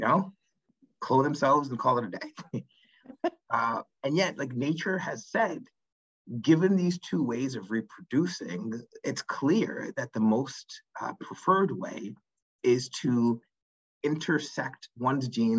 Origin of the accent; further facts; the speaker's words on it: Northeast, United States; I'm from the Northeast. I've learned over the time that Northeast is like a powerhouse in the United States of like capital and thinking and influence.